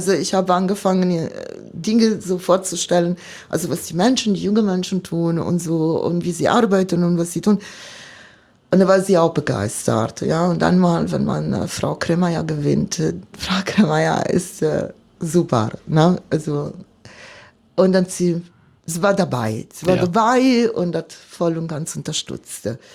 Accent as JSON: {"language": "German", "town": "Milan", "region": "Lombardy", "country": "Italy", "second_language": "German", "said": "Ich bin Mailänderin, komme ich aus der Stadt Mailand. Seit Generationen sind wir Mailänder."}